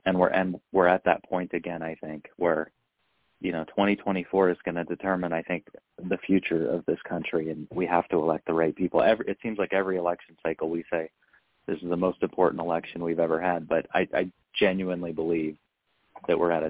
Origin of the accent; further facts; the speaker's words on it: South Dakota, United States; I grew up in Northeast South Dakota, so I know what you're talking about.